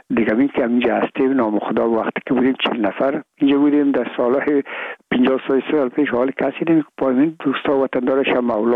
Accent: Afghanistan; من و بسیاریشان در این افغانستان تولد نشدن در یک ممله کشور دیگه بودن و میگم ما افغان هستیم

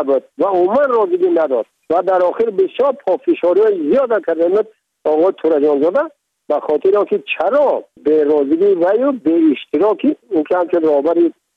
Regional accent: Tajikistan; first language Tajik; من تاجیک هستم، تو هم تاجیک هستی، زبان منم تاجیک هست، دینم این هست،

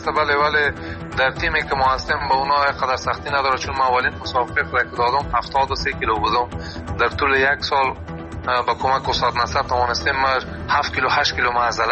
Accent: Afghanistan; now in Europe; من از افغانستان آمدیم، مدت 5 سال میشه در اروپا زندگی میکنم

